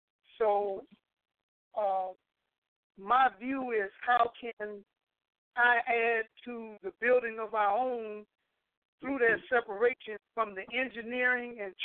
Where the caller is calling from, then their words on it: Flint, Michigan, United States; student coordinator from the city of Flint.